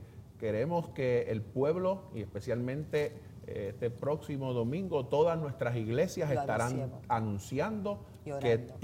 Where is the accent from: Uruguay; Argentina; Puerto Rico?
Puerto Rico; la gente que somos los puertorriqueños